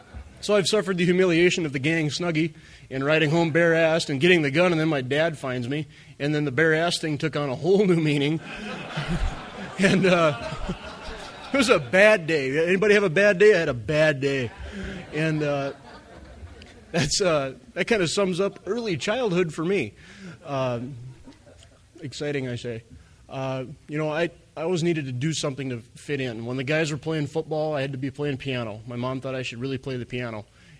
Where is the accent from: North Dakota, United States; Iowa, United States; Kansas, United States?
North Dakota, United States; Glenburn; born or raised there